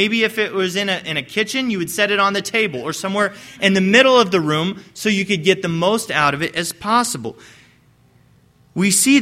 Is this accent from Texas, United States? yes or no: no; Illinois, United States; I'm from East Central Illinois. We don't really have hills in East Central Illinois. It's really flat lands where I come from.